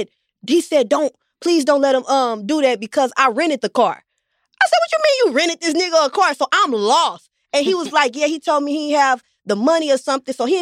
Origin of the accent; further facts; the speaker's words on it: St. Louis, Missouri, United States; This was all in St. Louis. You know I'm from St. Louis.